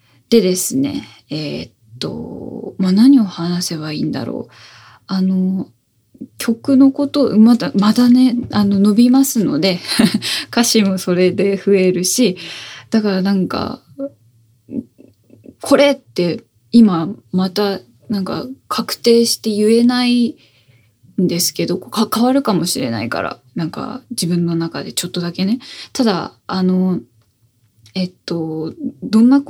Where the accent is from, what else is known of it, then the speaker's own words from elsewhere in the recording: Oita, Japan; 自分が生まれ育ったずっとお話をしておりますが、大分県の田舎のですね、田んぼの風景だったりとか